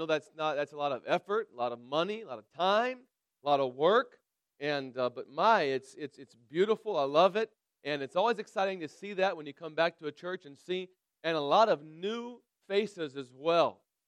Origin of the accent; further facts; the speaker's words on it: Illinois, United States; also born or lived in Iowa; When you're from Illinois, you got to adopt a team, and say, well, I was in college here. I was born in Iowa, whatever.